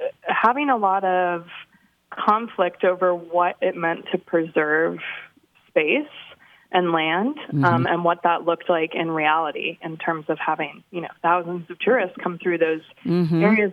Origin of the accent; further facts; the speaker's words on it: Portland, Oregon, United States; also born or lived in Bend; No, I'm actually from Portland. And I Bend in Portland was where I was raised.